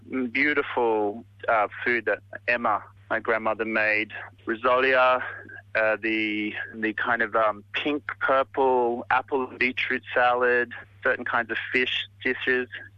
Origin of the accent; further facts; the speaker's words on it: New South Wales, Australia; So it's just a tiny corner of in the backwaters of the Hunter Valley.